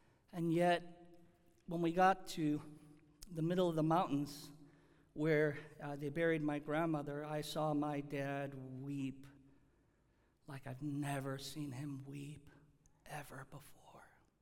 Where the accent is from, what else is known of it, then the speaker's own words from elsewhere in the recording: United States; born there; I remember as a 10-year-old child flying to South Korea for the very first time in my life. I was born here in the United States.